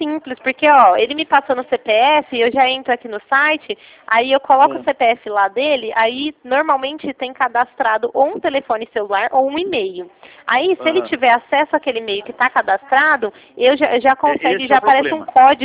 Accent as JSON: {"language": "Portuguese", "region": "São Paulo", "country": "Brazil", "said": "eu falei que eu sou do estado de São Paulo"}